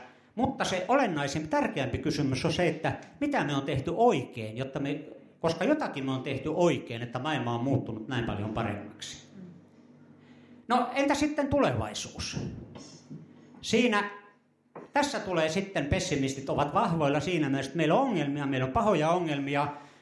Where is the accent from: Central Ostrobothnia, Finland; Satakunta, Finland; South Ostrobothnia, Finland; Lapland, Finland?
Lapland, Finland; Kemi; 55 vuotta sitten, kun olin pikkupoika Kemissä